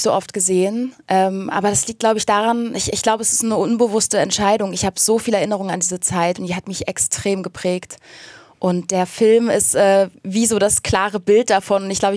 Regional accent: Berlin, Germany; Also ich als Berlinerin fühle mich hier sehr wohl und es ist eine tolle Stadt

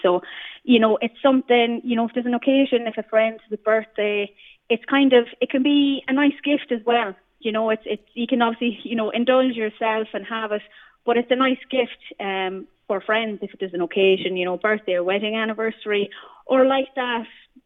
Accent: Sligo, County Sligo, Ireland; Yeah, I am indeed. Yeah, I'm from Sligo.

